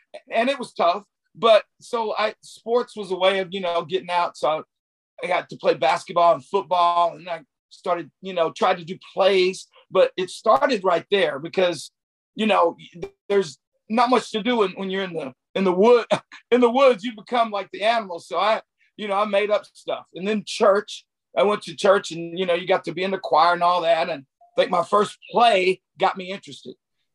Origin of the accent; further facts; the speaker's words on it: Tennessee, United States; I'm just like any other kid growing up in America. Except in Tennessee, the very, very hardcore South in the 60s.